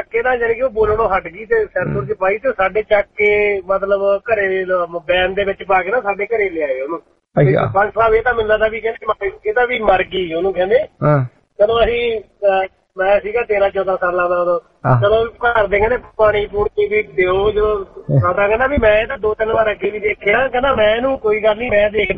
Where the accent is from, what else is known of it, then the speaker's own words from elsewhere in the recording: Kamalpura, Punjab, India; ਮੇਰਾ ਪਿੰਡ ਹੈਗਾ ਕਮਾਲਪੁਰਾ ਜ਼ਿਲ੍ਹਾ ਜਗਰਾਉਂ ਦੇ ਵਿੱਚ